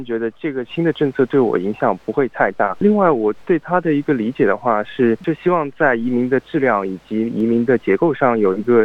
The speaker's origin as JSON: {"language": "Chinese", "region": "Shanghai", "country": "China", "lives_now": "Australia", "said": "因为我是来自中国上海，所以在大城市北上广这些城市高压力高节奏的这么一个环境下，尤其能产生比较强的对比"}